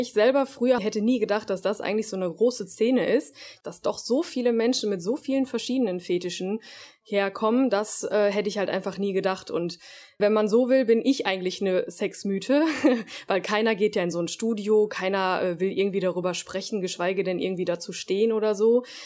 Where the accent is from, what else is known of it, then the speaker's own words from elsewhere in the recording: North Rhine-Westphalia, Germany; Also ich komme aus dem Pott so